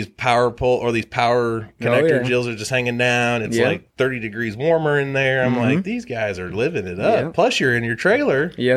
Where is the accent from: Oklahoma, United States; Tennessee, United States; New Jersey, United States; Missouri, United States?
Missouri, United States; also born or lived in Indiana / Illinois; I was born in Indiana. We lived in Illinois for, like, briefly. And then I think whenever I was six, we moved to Missouri. And I've been down here ever since.